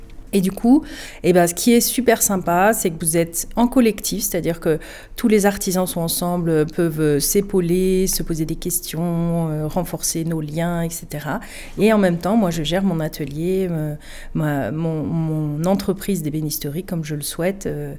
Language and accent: French; Marseille, Provence-Alpes-Côte d'Azur, France; moi, je suis une Marseillaise d'origine et j'ai déménagé mon atelier exprès